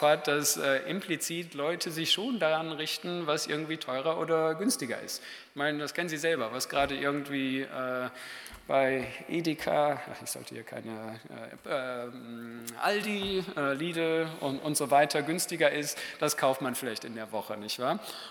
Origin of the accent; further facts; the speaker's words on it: North Rhine-Westphalia, Germany; Ich komme eigentlich aus dem Pott